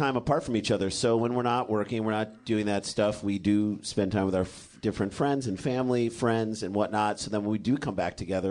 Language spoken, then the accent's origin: English; St. Louis, Missouri, United States; We grew up in St. Louis, Washington University.